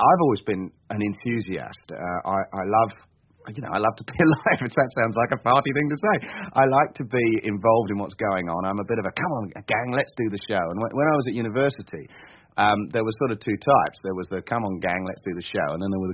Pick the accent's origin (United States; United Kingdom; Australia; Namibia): United Kingdom; London; born there; also born or lived in Germany; But my accent is entirely real. I was, and why wouldn't it be? I was born in southeast London.